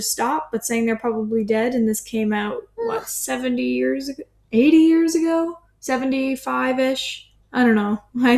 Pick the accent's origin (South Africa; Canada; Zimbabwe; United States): Canada; growing up in Canada and learning so much about the history in elementary school